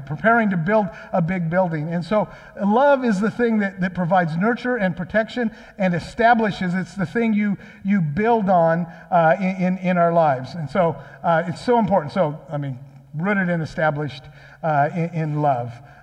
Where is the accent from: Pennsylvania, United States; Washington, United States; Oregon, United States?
Washington, United States; Aberdeen; I grew up in Aberdeen, which is just at the bottom of the rainforest down there, and we spent a lot of time up in the rainforest.